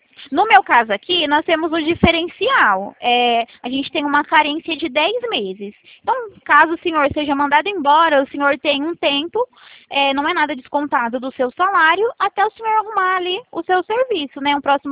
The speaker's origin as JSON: {"language": "Portuguese", "town": "Presidente Prudente", "region": "São Paulo", "country": "Brazil", "said": "Eu sou daqui, de Presidente Prudente. Nós somos no interior de São Paulo"}